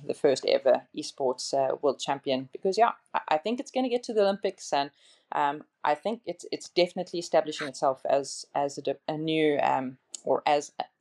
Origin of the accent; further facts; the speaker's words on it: South Africa; it's almost impossible for me to win a world title because I come from South Africa.